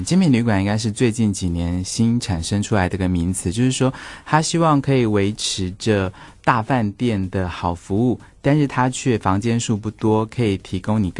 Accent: Taiwan; 但是我想不可能不是为了我们台湾人啦。

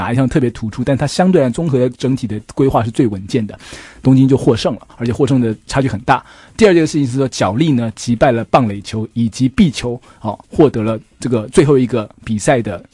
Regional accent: Taiwan; 我们小时候就在台湾就还蛮常玩三对三，

